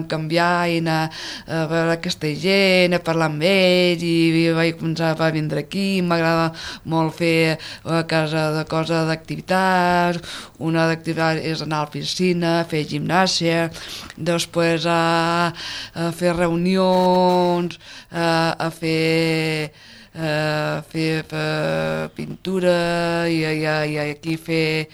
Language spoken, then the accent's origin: Catalan; Reus, Catalonia, Spain; Jo soc de Reus